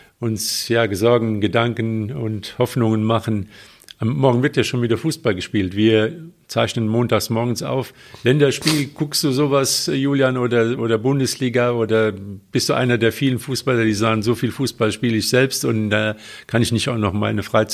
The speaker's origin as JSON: {"language": "German", "town": "Cologne", "region": "North Rhine-Westphalia", "country": "Germany", "said": "Ich bin so als Kölner bin ich da in der gleichen Situation."}